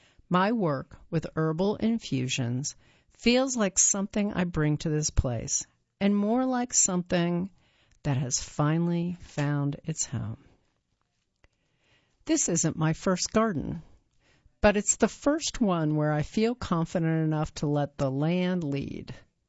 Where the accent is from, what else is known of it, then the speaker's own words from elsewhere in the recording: Colombia; the place where I grew up in Colombia, where the savanna stretches wide